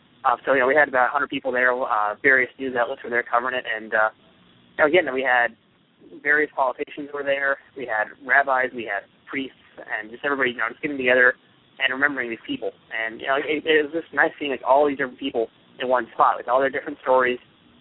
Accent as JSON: {"language": "English", "town": "Queens", "region": "New York", "country": "United States", "said": "I'd actually gone to a memorial we had here in Queens, New York. I'm from Queens"}